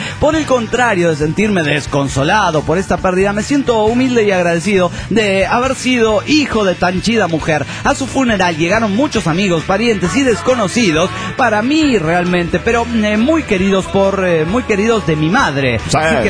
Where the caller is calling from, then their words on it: Valencia, Carabobo, Venezuela; de Valencia, Venezuela.